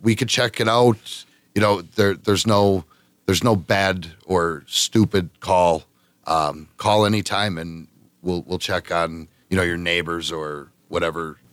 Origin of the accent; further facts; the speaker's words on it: Dunmore, Pennsylvania, United States; growing up in Dunmore, that's how it's always been.